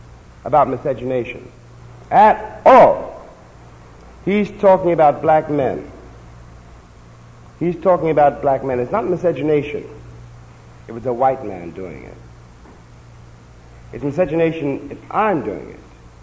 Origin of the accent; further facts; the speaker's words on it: United States; born there; And then, of course, since I was born in America, I had to watch those people very carefully